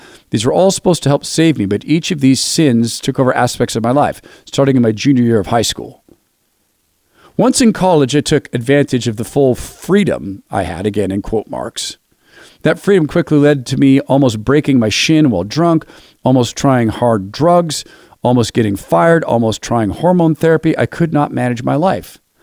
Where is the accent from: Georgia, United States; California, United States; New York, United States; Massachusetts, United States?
California, United States; Los Angeles; also born or lived in Arkansas; I was an unmoored adolescent growing up in Los Angeles. One of the reasons we moved there from Arkansas was so I could be a child actor.